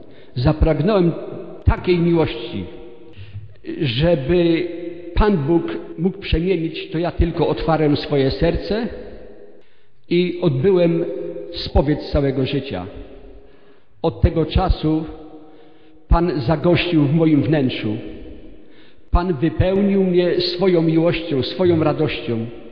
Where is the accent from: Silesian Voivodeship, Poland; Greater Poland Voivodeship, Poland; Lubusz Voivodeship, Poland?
Greater Poland Voivodeship, Poland; Rozdrażew; jestem z Rozdrażewa. Urodziłem się w rodzinie praktykujących katolików.